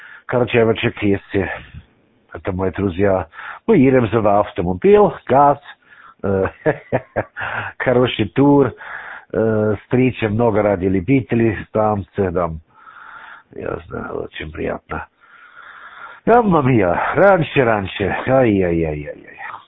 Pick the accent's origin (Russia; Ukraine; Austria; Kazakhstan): Austria; Russian is a second language; я был из Австрии